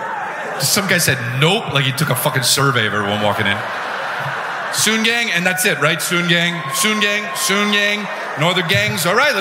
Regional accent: Bessemer, Colorado, United States; We're from Bessemer, and we are, first and foremost

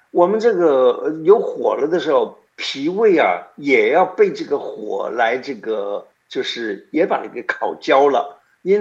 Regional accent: China; 你知道我们中国人记年、记月、记日、记时

